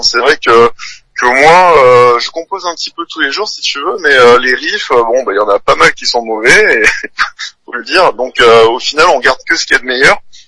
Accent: Cannes, Provence-Alpes-Côte d'Azur, France; also born or lived in Nice; on est de Cannes et Nice

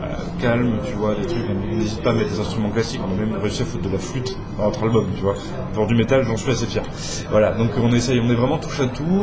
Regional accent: south of France, France; Voilà, donc on vient du sud de la France, tout est beau, il y a du Ricard.

